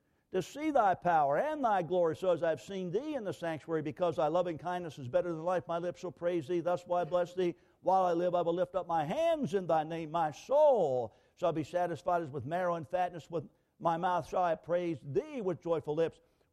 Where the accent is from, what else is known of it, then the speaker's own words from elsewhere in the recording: Philadelphia, Pennsylvania, United States; and I'm from Philadelphia. I'm an inner city guy.